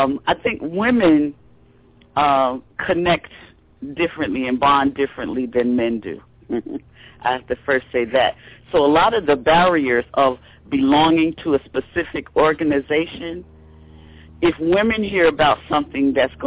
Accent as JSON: {"language": "English", "region": "New York", "country": "United States", "tie": "born or raised there", "lives_now": "New Jersey, United States", "said": "And so I'm formerly of New York. I now reside in New Jersey. But growing up in New York, I was very inspired to learn more about fashion."}